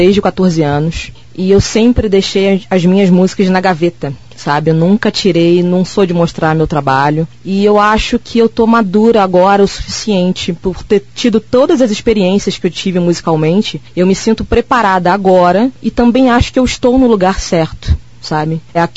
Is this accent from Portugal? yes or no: no; Rio de Janeiro, Brazil; now in Guaporé, Brazil; eu sou carioca, tenho 35 anos, sou formada em piano pela Escola de Música Vila Lobos. Me mudei para Guaporé faz em torno de 2 anos.